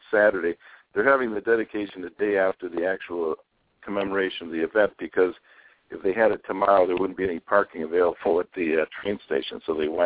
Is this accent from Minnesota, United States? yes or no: no; Naperville, Illinois, United States; also born or lived in Aurora; And I was born in October 1946, and Naperville didn't have a hospital at that time. Edwards Hospital was a tuberculosis sanitarium. So I was born in St. Charles Hospital in Aurora